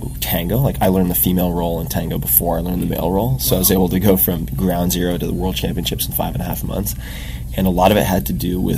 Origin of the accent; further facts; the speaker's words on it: New York, United States; I grew up on Long Island, for God's sake.